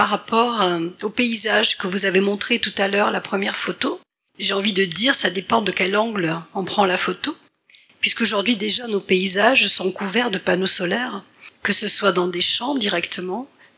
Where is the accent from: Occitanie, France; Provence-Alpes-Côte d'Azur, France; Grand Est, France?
Occitanie, France; Montesquieu-Volvestre; je suis de Montesquieu-Volvestre